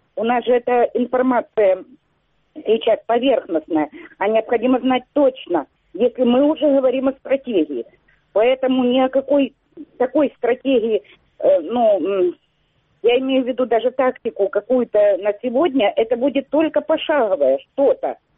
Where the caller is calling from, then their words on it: Kyiv, Ukraine; Добрый день, Киев … я все-таки не вытерпела и позвонила вам.